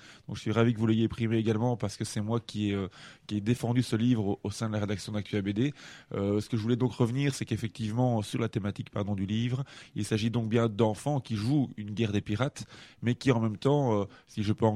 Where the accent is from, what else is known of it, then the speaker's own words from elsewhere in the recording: Belgium; en tant que belge, j'écris effectivement les articles. Et puis Didier, qui est belge aussi, mais qui a plus de culture française que moi, repasse derrière moi parce que j'ai des tournures de phrases très belges et qu'en France, vous n'employez pas.